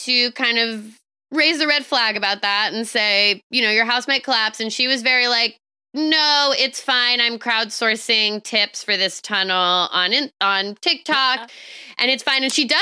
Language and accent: English; Fairfax County, Virginia, United States; My hometown of Fairfax County